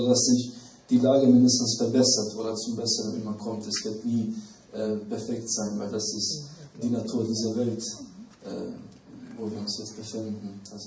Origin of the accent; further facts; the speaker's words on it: Bosnia & Herzegovina; Ich fühle mich überhaupt nicht anders als bei mir jetzt in meinem Heimatland in Bosnien-Herzegowina.